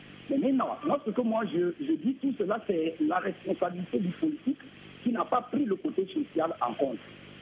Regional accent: Togo; Par exemple, chez moi au Togo, je n'entre pas. Je suis togolais

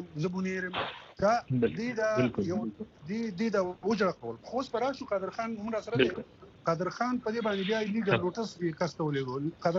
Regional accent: Afghanistan; افغان خو زه هم یم.

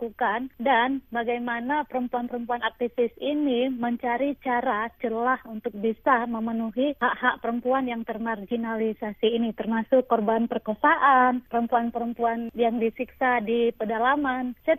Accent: Aceh, Indonesia; Saya sebagai orang Aceh sendiri mencoba melihat bagaimana perempuan-perempuan Aceh

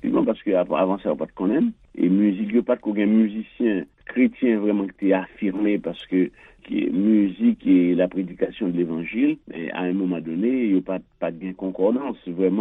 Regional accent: Haiti; en tant qu'haïtien.

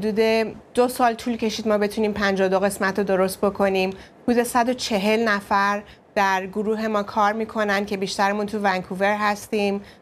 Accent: Iran; moved away; وقتی از ایران اومدم 8 جلد رو با خودم به زبان فارسی آوردم

